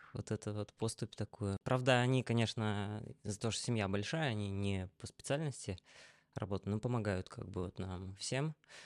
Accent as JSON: {"language": "Russian", "town": "Volgorechensk", "region": "Kostroma Oblast", "country": "Russia", "tie": "born or raised there", "said": "Я родился в Костроме, вырос в небольшом городе в Костромской области Волгореченске, родился в творческой семье."}